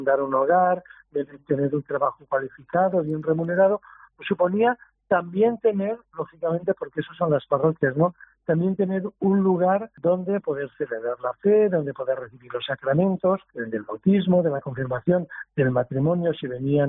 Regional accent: Burgos, Castile and León, Spain; como bien sabes tú, que eres vallisoletana, yo no, pero yo soy de Burgos

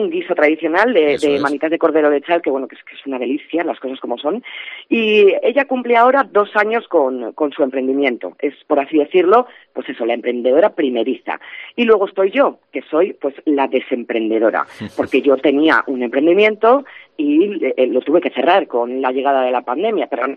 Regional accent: Sacramenia, Castile and León, Spain; vi que lo que yo necesitaba era eso, volver a mi pueblo, volver a Sacramenia, estar con mis abuelos y recargar esa energía necesaria en lo que viene a ser mi hogar.

